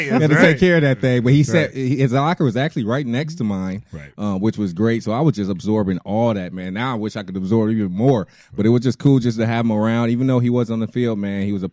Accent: Cleveland, Ohio, United States; born there; I was born in Cleveland, because you have to say this. You know, Bedford

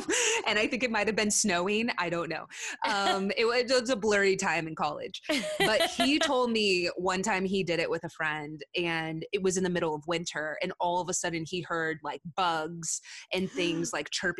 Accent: California, United States; like I'm from Southern California, and also like, you know, my family's in parts of Texas

